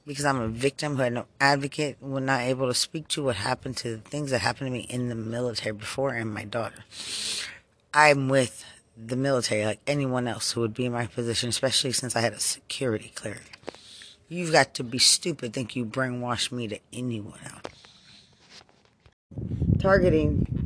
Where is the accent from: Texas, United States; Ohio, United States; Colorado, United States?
Texas, United States; Lubbock; I am from Lubbock, Texas.